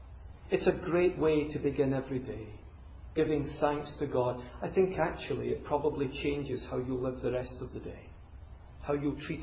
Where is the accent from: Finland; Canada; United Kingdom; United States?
United Kingdom; Now you see, in my country, we say, well, you know, we're British.